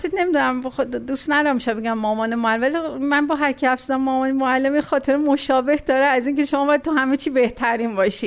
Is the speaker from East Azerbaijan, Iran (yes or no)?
no; Isfahan, Iran; born there; من متولد 62 اصفهان هستم